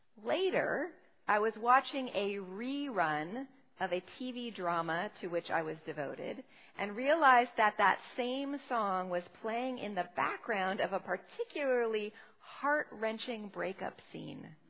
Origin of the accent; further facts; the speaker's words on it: Los Angeles, California, United States; I grew up in Los Angeles. When I was in junior high, my daily walk to school took me past a particular evergreen tree. My neighborhood was mostly palm trees, eucalyptus, carob, and gum.